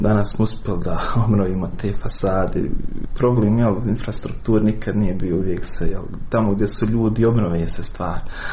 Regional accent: Srebrenica, Republika Srpska, Bosnia & Herzegovina; born there; iako sam rođen u Srebrenici 94. Nemam sjećanja zapravo na tu ratnu ili privratnu Srebrenicu.

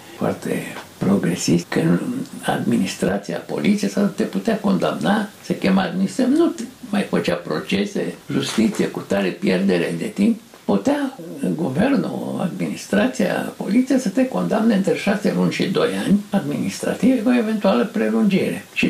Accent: Romania; born there; M-am născut în România Mare în 1928

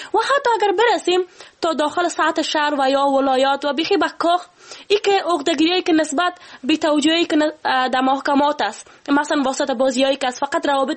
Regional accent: Afghanistan; و به عنوان یک افغان

